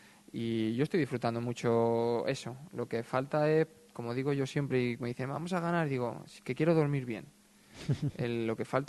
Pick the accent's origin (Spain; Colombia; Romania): Spain; Madrid, Community of Madrid; Yo soy de Madrid, pero bueno, mis padres están jubilados, vienen y van, y a mí no me une nada.